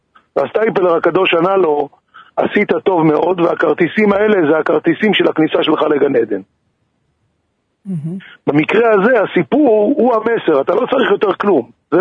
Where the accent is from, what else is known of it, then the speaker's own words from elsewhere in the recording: Petah Tikva, Central District, Israel; שאני הייתי ילד, גדלתי בפתח תקווה.